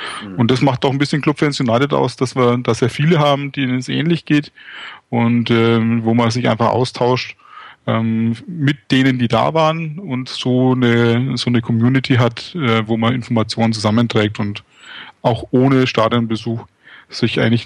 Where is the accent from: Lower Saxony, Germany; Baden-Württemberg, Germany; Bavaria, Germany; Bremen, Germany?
Bavaria, Germany; Nuremberg; moved away as an adult; now in Frankfurt, Germany; Ich bin aus der Nürnberger Ecke nach Frankfurt beruflich gezogen